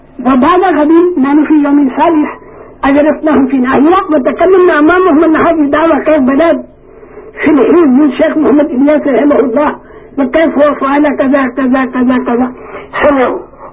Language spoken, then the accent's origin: Arabic; Morocco; moved away; ونحن من المغرب نحن ذهبنا الى اسبانيا.